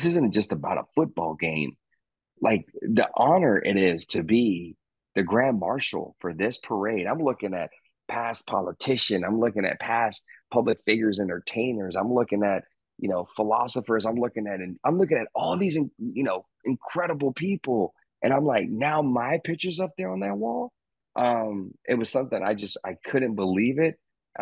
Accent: Arkansas, United States; Growing up in Arkansas, there wasn't a professional sports team, and this is the 90s

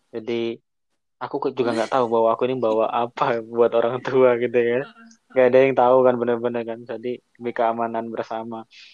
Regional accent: Pasuruan, East Java, Indonesia; born there; kalau saya lahirnya di Pasuruan.

